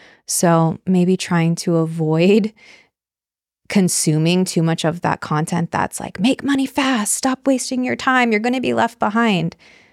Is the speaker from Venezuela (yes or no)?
no; California, United States; So I grew up in California, short story. Grew up in California and I did acting and modeling when I was young.